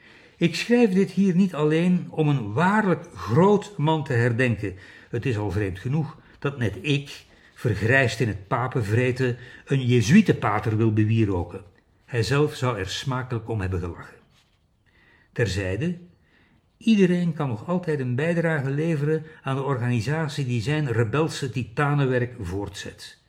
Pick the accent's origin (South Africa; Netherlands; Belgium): Belgium; Ik weet het, België is niet Chili of Rwanda of een Filipijns eiland. Ons vaderland is veel welvarender.